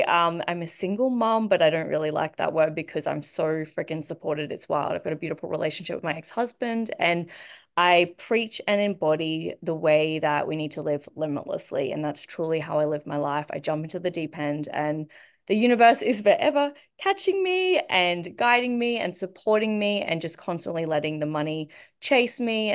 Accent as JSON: {"language": "English", "town": "Brisbane", "region": "Queensland", "country": "Australia", "tie": "born there", "said": "but I was born in Brisbane, Australia."}